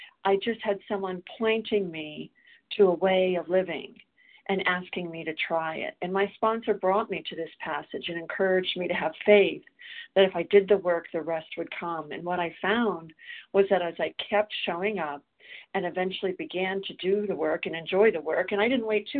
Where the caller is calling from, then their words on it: South Carolina, United States; I'm a recovered compulsive overeater, and I'm calling from South Carolina.